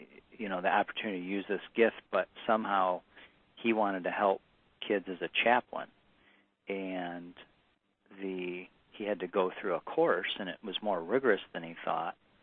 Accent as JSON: {"language": "English", "town": "Kalamazoo", "region": "Michigan", "country": "United States", "tie": "born or raised there", "said": "I grew up in Kalamazoo. I went to Western Michigan."}